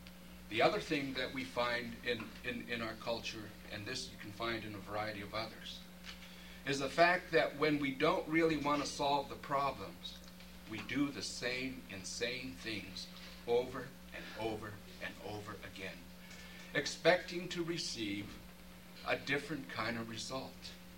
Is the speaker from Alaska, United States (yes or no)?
yes; Alaska, United States; I'm from the Chilkat Valley of Tlaquan.